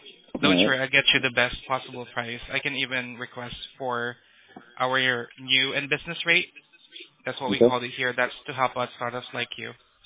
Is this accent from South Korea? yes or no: no; Philippines; English is a second language; now in California, United States; So, I am Filipino.